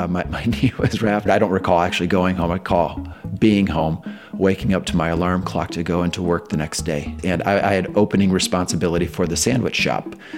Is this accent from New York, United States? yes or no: no; Waverly, Iowa, United States; You know, I'm a Midwesterner. I grew up in Waverly, Iowa. You know, life was great in Waverly.